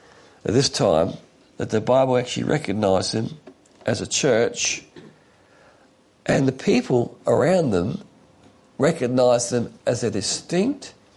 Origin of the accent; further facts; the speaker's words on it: United States; these are some of the big independent Baptists which were doing so well when I was growing up in America